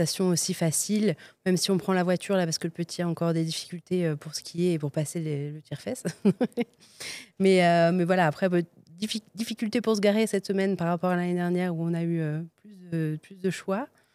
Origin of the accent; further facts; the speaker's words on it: Nouvelle-Aquitaine, France; Donc ouais, on est de Gironde, du bassin d'Arcachon exactement.